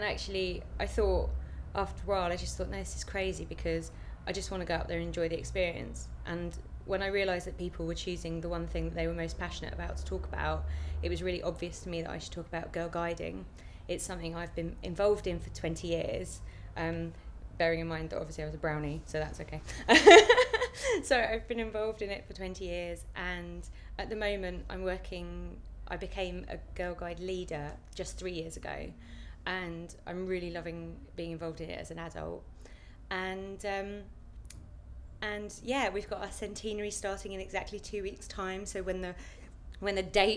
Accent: Chesham, South East England, United Kingdom; I'm from Chesham in Buckinghamshire. And did you ask my age? Okay, I'm 29.

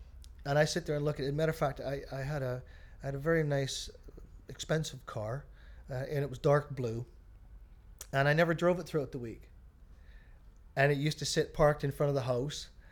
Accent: Hope, British Columbia, Canada; moved away; I come from a little town called Hope, and Hope's a very small community.

